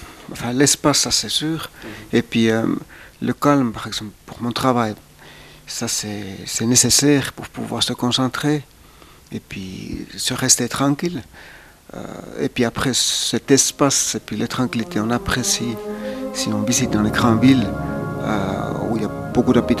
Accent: Kemi, Lapland, Finland; French is a second language; also born or lived in Rovaniemi; now in Môtiers, Switzerland; Je suis né à Rovaniemi. Ensuite habité à Kemi, en Finlande. Et puis aujourd'hui j'habite au Motier.

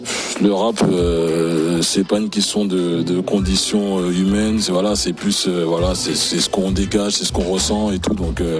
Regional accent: Paris, Île-de-France, France; La preuve, nous on vient de Paris, 75.

